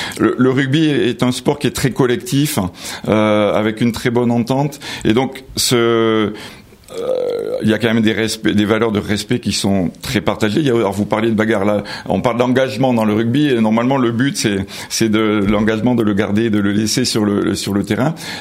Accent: Toulouse, Occitanie, France; Alors moi je suis toulousain

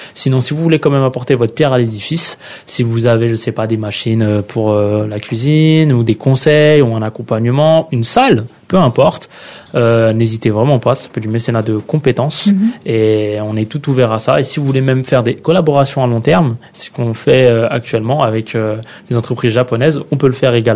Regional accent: Persan, Île-de-France, France; on vient de Persan, qu'on vient d'un quartier

